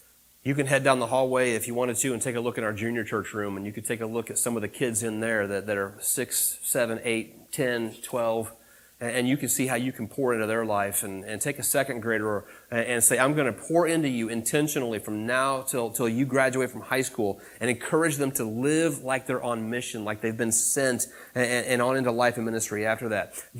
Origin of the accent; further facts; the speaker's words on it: Springfield, Missouri, United States; the church I grew up in Springfield